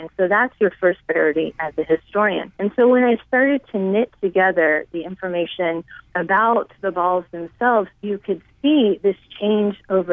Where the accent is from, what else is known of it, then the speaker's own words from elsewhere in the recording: New Orleans, Louisiana, United States; Well, growing up in New Orleans, I always attended parades, and I had a great time.